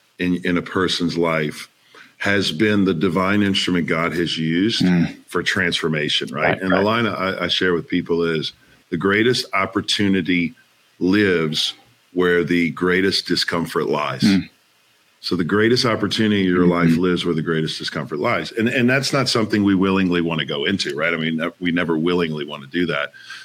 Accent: New Orleans, Louisiana, United States; My hometown of New Orleans, everything.

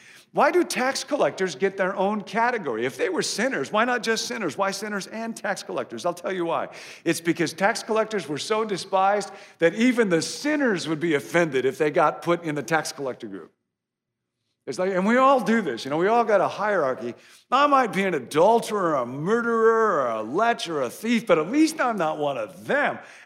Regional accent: Illinois, United States; I come from Illinois, and in Illinois, you go from being governor to prison, but not the other way around.

